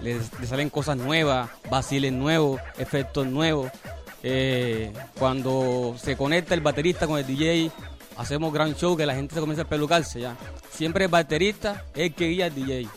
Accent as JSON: {"language": "Spanish", "town": "Cartagena", "region": "Bolívar", "country": "Colombia", "said": "como cartagenero, como tierrabombero que somos, como isleño, como africano, porque descendemos de una etnia que es africana."}